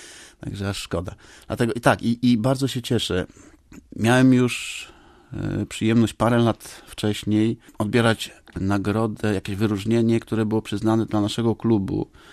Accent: Warmian-Masurian Voivodeship, Poland; Nie, ja jestem z Mazur.

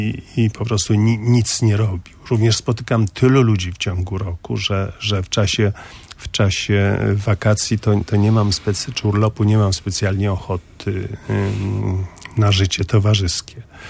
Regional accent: Sopot, Pomeranian Voivodeship, Poland; Ja pochodzę z Sopotu i być może z tego powodu wyniosłem przekonanie, że jak jest lato, to nie warto nigdzie wyjeżdżać

